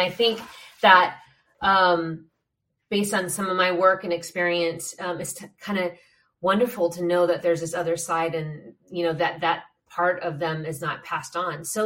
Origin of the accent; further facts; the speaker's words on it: Ireland; I'm Irish